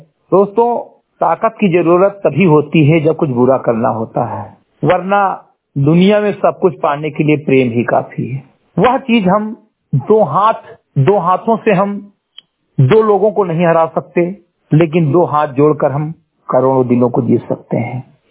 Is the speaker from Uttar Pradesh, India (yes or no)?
yes; Samri Katai, Uttar Pradesh, India; ग्राम सभा समरी कटाई विकासखंड मेनपुरा जनपद बहराइच का मूल निवासी हूं